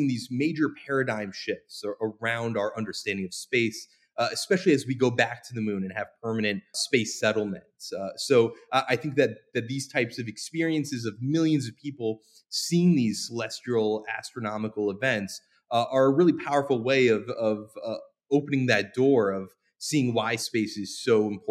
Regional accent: Florida, United States; And to clarify, yeah, I grew up in Florida, actually, and went to space camp as a kid.

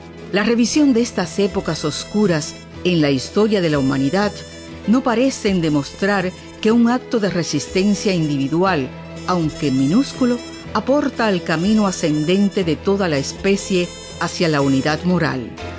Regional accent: Cuba; algo más cercano a nuestra experiencia como cubanos.

